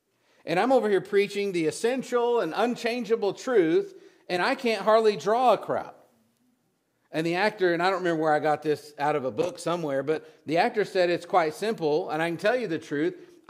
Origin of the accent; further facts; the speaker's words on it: Plainview, Texas, United States; born there; I was born in Plainview, Texas.